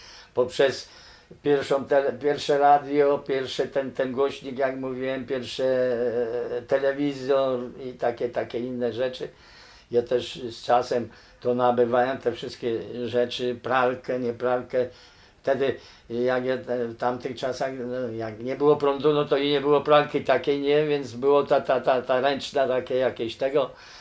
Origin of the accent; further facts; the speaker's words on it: Sułkowice, Lesser Poland, Poland; rocznik 1952. Mieszkam w Sułkowicach od urodzenia.